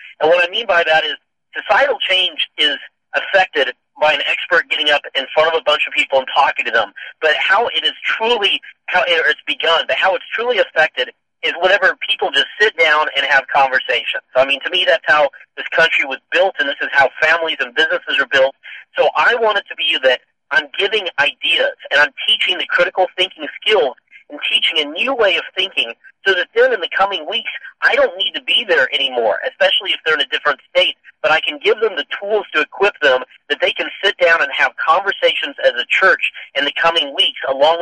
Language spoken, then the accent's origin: English; Missouri, United States; now in Tulsa, United States; I'm from Missouri, so I always look for excuses to go back and see Mom anyway.